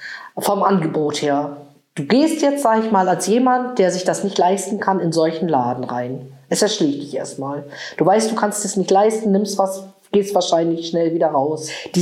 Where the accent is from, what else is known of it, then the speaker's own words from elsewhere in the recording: East Germany, Germany; Wir kommen ja aus der DDR, wir sind DDR-Bürger und in der DDR gab es damals keine hohen Gehälter.